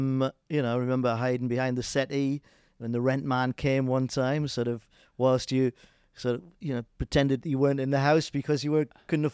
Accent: Newcastle upon Tyne, North East England, United Kingdom; born there; I was born in Newcastle upon Tyne, as you might tell by the accent.

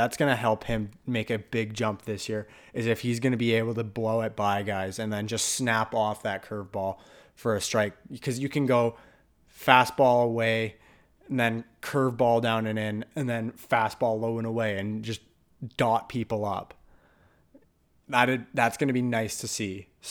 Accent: Canada; And as a Canadian, I do watch a lot of Blue Jays games whenever I can.

